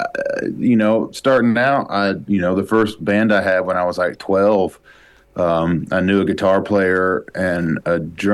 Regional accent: Kentucky, United States; Like my hometown, you know, is borders southeast West Virginia and is really close to the Ohio border, within, you know, a 30-minute drive

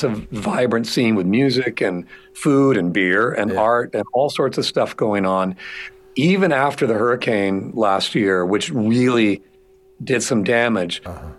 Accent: Asheville, North Carolina, United States; But I grew up in Asheville, North Carolina.

